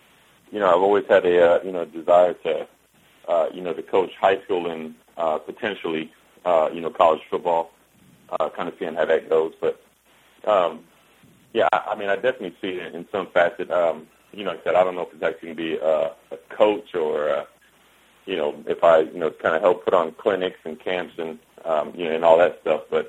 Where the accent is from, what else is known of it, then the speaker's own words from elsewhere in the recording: San Antonio, Texas, United States; I grew up in San Antonio, Texas, and you know, obviously the closest teams then were the Cowboys and the Oilers